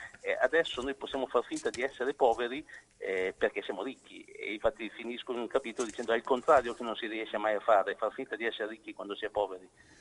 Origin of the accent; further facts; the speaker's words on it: Mantua, Lombardy, Italy; io sono di Mantova, quindi diciamo nella pianura padana